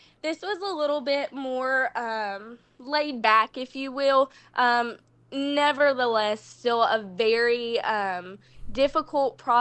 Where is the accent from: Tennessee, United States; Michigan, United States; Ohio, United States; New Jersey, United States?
Tennessee, United States; Mumford; I'm from West Tennessee, a little small town called Mumford. I've lived there my entire life, and really growing up in the same house, on the same street, in the same neighborhood